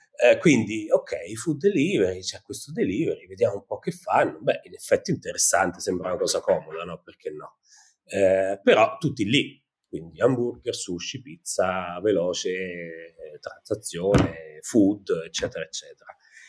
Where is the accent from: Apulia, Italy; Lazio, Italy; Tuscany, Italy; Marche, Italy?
Lazio, Italy; Rome; accent: Roman; now in Milan, Italy; Sono romano, come si sentirà abbastanza dalla voce e dall'accento, ma sono emigrato e trasferito